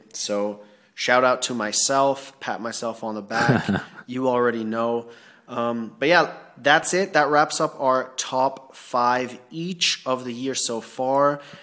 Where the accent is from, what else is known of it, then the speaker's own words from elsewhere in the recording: Thailand; which I wore Climacool all the time growing up in Thailand, where it was like 36, 37 degrees Celsius every single day.